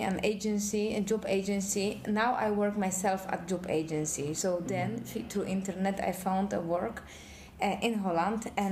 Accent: Poland; also born or lived in Germany; I come from Poland. Actually, my grandparents are coming from Greece. During the war in Greece, they escaped to Germany.

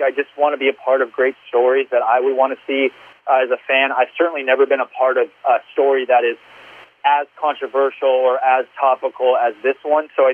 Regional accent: Canada; I mean, I'm a dude from Canada. I didn't grow up watching all of this.

